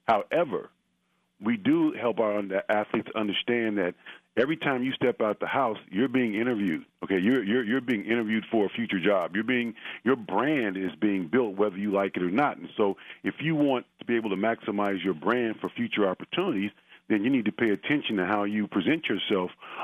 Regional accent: Oakland, California, United States; You know, I'm from Oakland, California. I grew up an Oakland Raider fan. You know, and when I, you know, as a child, so I went to elementary, high school, and all that stuff here in the Bay Area.

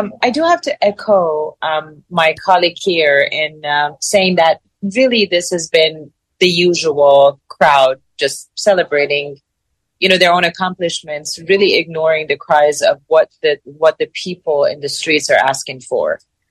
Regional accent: Iran; now in United States; from someone's perspective who's not from this country, I'm Iranian American.

